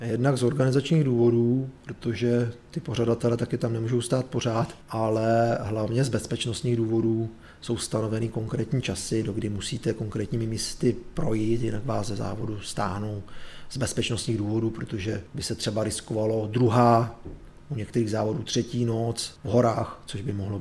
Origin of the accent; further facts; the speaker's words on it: Šumava, Czechia; pocházím ze Šumavy, takže jsem jezdil horského krále Šumavy, silničního krále Šumavy